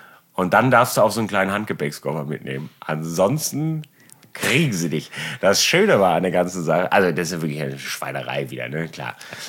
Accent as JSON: {"language": "German", "country": "Germany", "said": "Ich weiß nicht, ich bin Deutscher."}